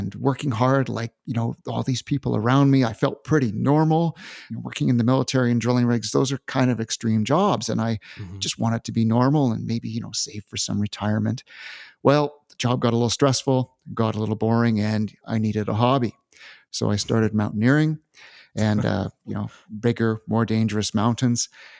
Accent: Canada; after I was returned back to Canada, I'm from Canada, and I was living in Western Canada

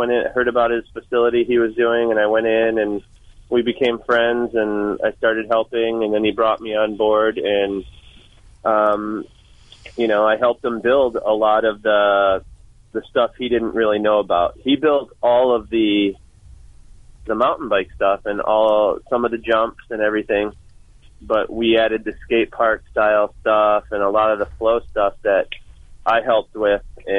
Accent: Parma, Ohio, United States; I am from Cleveland, born and raised in Parma.

